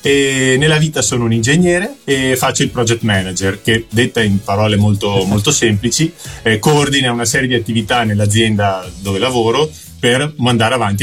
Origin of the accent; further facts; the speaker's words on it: Padua, Veneto, Italy; now in Mantua, Italy; Io sono nato a Padova perché appunto ho vissuto e poi ho studiato appunto a Padova, poi ovviamente mi sono laureato lì e nel frattempo appunto ero fidanzato con mia moglie e allora siccome Mantova era una città che mi piace molto e ci vive molto bene, allora ho deciso di trasferirmi